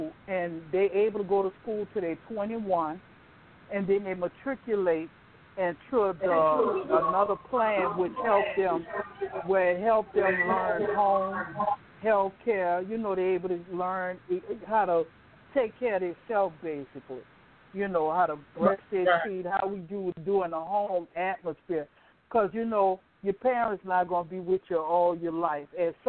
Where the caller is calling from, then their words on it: Baton Rouge, Louisiana, United States; I'm calling from Baton Rouge, Louisiana.